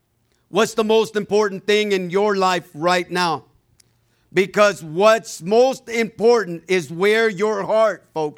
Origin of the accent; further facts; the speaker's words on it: Mexico; now in United States; I'm an immigrant. I came from Mexico. We come here. We work hard.